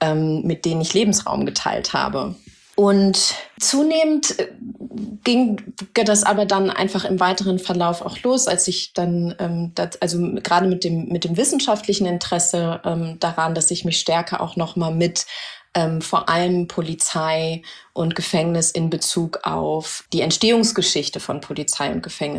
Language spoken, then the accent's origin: German; Germany; Also ich bin in Deutschland groß geworden und geboren, väterlicherseits lebt meine Familie im Süden der USA